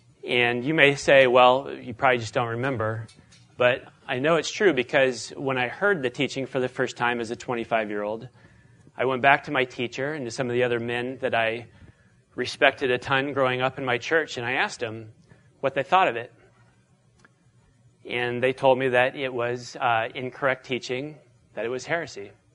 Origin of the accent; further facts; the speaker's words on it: Phoenix, Arizona, United States; But I'm actually originally from Phoenix, was born and raised there, and that's where, after college, went back home to Arizona, and that's where we flew in from today.